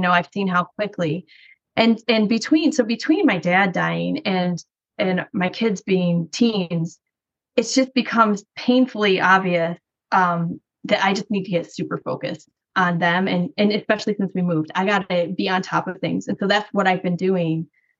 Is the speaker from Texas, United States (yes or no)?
no; Rochester, New York, United States; Another guy is like, oh, we're from New York. Where from New York are you? And I'm like, oh, Rochester.